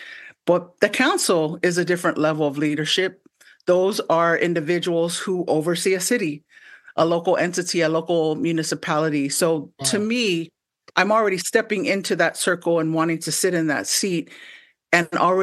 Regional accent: San Francisco, California, United States; there were a lot of role models in my community growing up in San Francisco and in my family

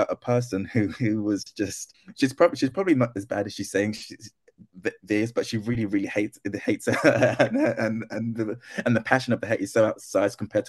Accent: United Kingdom; born there; I was born in Britain

